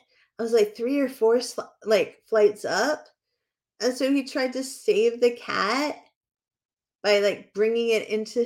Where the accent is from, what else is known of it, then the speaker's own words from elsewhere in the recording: Bedford, New Hampshire, United States; Like, you were from Florida, but I was from New Hampshire, and I was in a big city for New Hampshire.